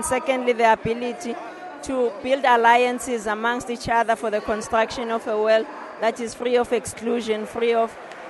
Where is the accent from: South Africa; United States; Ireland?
South Africa; now in Ecuador; I'm South African, currently living and working in Ecuador.